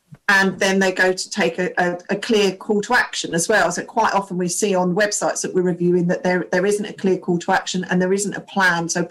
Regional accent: United Kingdom; especially I think as British population, we don't like to be too negative.

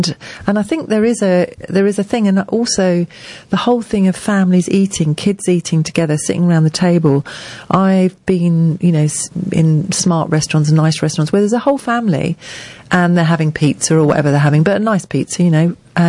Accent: East of England, United Kingdom; I was from Essex.

